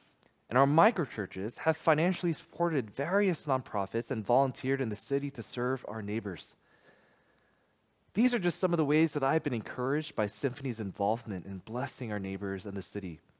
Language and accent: English; New Jersey, United States; So I grew up in New Jersey all the way through high school, New Jersey Elementary School, New Jersey Middle School, New Jersey High School